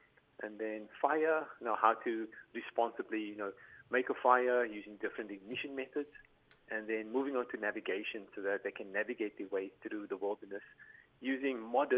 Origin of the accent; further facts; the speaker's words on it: Cape Town, Western Cape, South Africa; Well, me, I'm from born, bred and educated in Cape Town in South Africa.